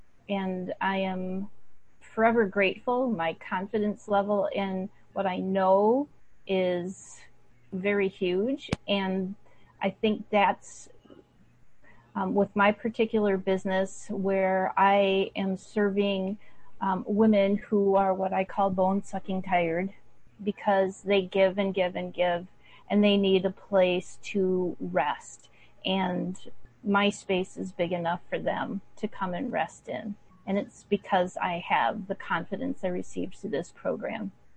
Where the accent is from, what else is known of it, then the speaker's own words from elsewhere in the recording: Minneapolis, Minnesota, United States; now in Minnesota-Iowa border, United States; but basically I grew up in Minneapolis. I now live along the Minnesota-Iowa border.